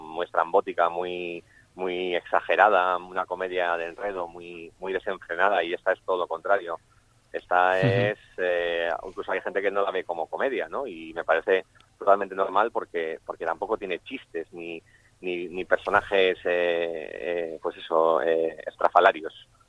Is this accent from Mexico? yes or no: no; San Sebastián, Basque Country, Spain; yo que soy de San Sebastián